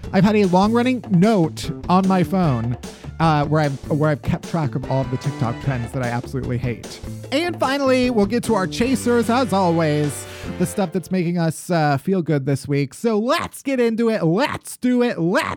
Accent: Midwest, United States; It's very awkward, especially as a Midwesterner, because I'm like, I'm never going to stand up for myself.

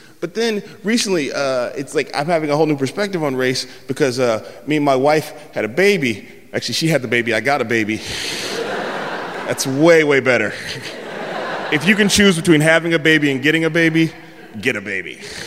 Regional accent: San Francisco, California, United States; I'm from San Francisco. I've never, ever heard that before and never thought that I would hear that. Because I live in San Francisco.

